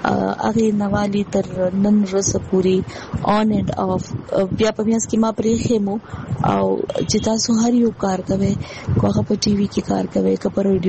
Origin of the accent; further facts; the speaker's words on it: Peshawar, Khyber Pakhtunkhwa, Pakistan; زما مور چې هغه د بنو ده او پلار مې چې هغه د لکی مروت دی. خو زما ټول تعلیم چې و نو هغه په پېښور کې شوی، نو تاسو ویلی شئ چې زه په پېښور کې لویه شوی.